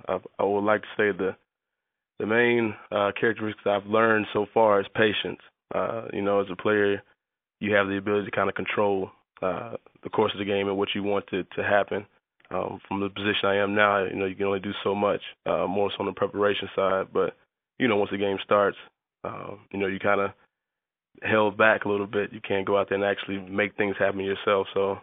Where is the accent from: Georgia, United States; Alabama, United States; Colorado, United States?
Alabama, United States; I grew up in Alabama. You know, the SEC is all they kind of push through the airways there.